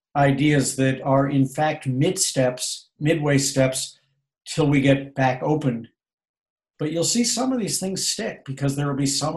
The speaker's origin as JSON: {"language": "English", "town": "St. Louis", "region": "Missouri", "country": "United States", "tie": "born or raised there", "said": "when I was a kid growing up in St. Louis?"}